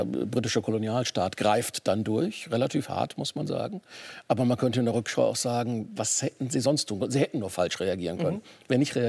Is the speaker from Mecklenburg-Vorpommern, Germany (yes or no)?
no; North Rhine-Westphalia, Germany; Was an den Füßen hat, wie man bei uns in Westfalen sagt.